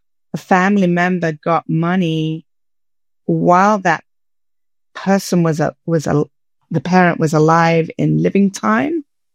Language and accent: English; London, United Kingdom; now in Minneapolis, United States; I live in the United States. I'm in the Twin Cities of Minneapolis and St. Paul, and I'm from London, England.